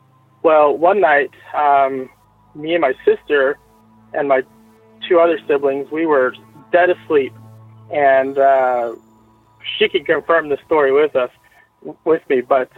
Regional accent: Spanish Fork, Utah, United States; My parents and I, when he lived in Spanish Fork, Utah. Sorry, I forgot to mention where I was from.

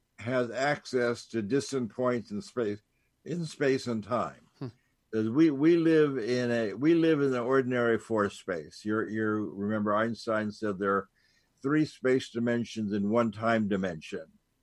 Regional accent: New York, United States; I was coming to a conference and talking to the cab driver, as I always do, that I'm from New York, and you always chat up the cab driver.

